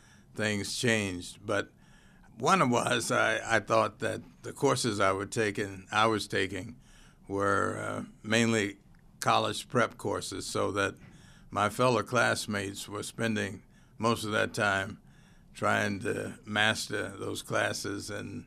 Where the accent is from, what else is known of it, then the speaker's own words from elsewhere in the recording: Little Rock, Arkansas, United States; was necessary to make a change in how African Americans were viewed and what the opportunities were growing up in Little Rock.